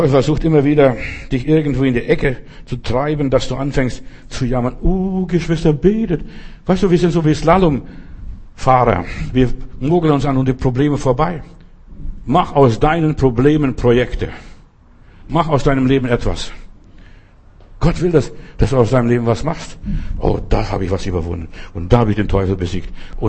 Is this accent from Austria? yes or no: no; Klaipėda County, Lithuania